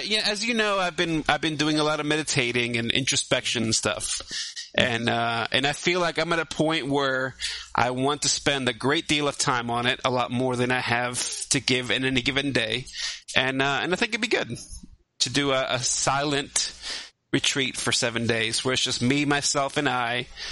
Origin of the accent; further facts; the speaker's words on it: New York, United States; when they find out that I'm Sicilian from New York, they're like, don't fuck with that guy.